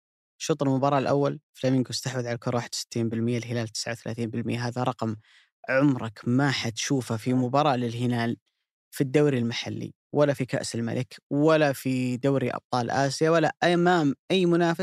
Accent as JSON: {"language": "Arabic", "country": "Saudi Arabia"}